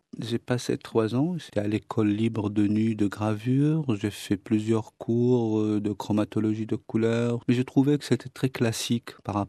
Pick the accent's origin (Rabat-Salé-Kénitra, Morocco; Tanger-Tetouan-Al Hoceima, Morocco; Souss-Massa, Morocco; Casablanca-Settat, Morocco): Tanger-Tetouan-Al Hoceima, Morocco; Tangier; Je suis né à Tanger, dans un quartier qui s'appelle Kassabarata.